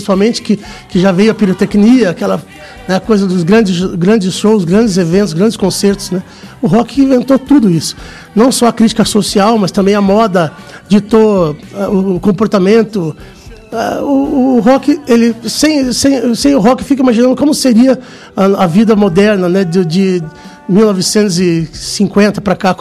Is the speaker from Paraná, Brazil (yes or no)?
yes; Paraná, Brazil; Eu nasci, cresci ali no Juvevê, né?